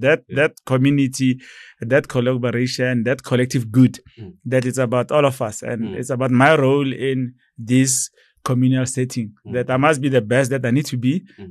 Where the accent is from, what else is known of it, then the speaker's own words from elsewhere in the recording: Hammanskraal, Gauteng, South Africa; I grew up in Hammanskraal, I mean, in a rural setting in a village called Suruman. That's where I grew up in.